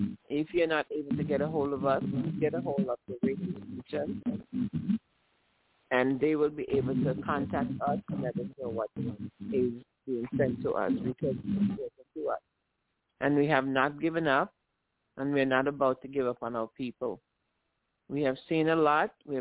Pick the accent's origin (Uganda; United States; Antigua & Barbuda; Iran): Antigua & Barbuda; I'm from Antigua Villa area. I grew up there, and I grew up with my grandparents in Cedar Grove and my grandparents in Johnson's Point.